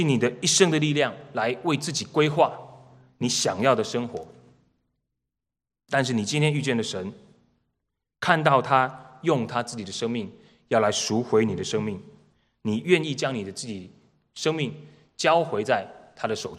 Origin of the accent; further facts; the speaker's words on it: Taiwan; moved away; 我刚从台湾来的时候看到那个数字，我算了好几次